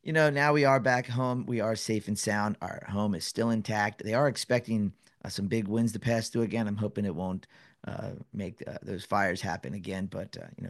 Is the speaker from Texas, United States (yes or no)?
no; Pennsylvania, United States; also born or lived in New York City, United States; My whole family's from New York. Even though I was raised in Pennsylvania, my whole family was from New York. We were in New York all the time.